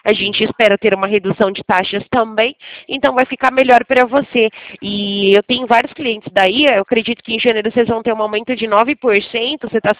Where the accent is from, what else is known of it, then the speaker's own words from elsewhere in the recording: Americana, São Paulo, Brazil; Ah, eu sou de Americana, DDD19 aqui.